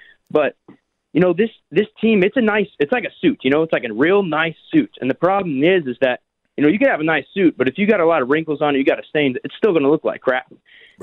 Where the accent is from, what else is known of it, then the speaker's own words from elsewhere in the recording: St. Louis, Missouri, United States; You know, I'm from St. Louis, so the Cards, we had their home opener today.